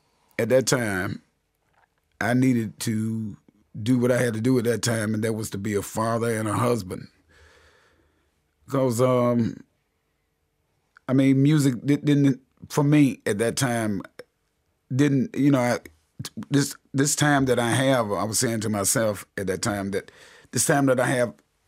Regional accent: North Carolina, United States; moved away as an adult; now in New York, United States; You know, I'm from North Carolina, so I don't mind working.

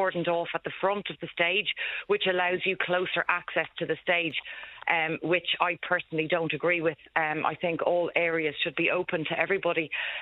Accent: Dublin, Leinster, Ireland; I'm from Dublin originally, but we drove up from Galway

